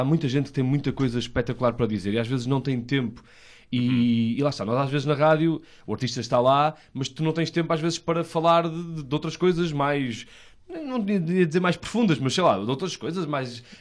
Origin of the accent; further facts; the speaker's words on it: Vila Nova de Gaia, Norte, Portugal; e eu como sou de Gaia